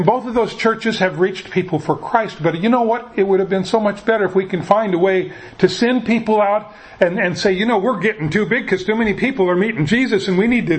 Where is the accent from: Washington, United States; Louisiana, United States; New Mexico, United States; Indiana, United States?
Washington, United States; Tacoma; I was raised in the Tacoma area, so you know, you look at all the different churches there